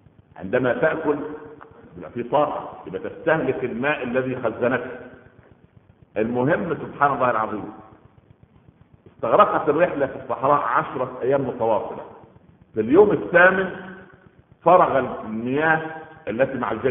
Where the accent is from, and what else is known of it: Egypt